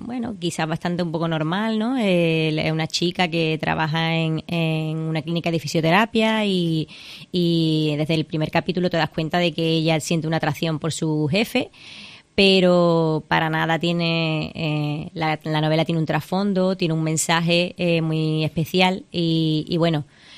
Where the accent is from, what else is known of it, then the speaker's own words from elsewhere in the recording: Cádiz, Andalusia, Spain; Bueno, pues yo creo que soy gaditana, muy, muy gaditana.